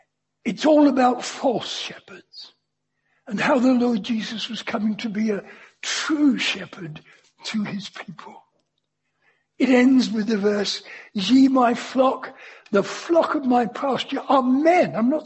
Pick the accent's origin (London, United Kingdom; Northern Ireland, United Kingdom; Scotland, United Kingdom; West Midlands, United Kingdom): London, United Kingdom; I'm a Londoner.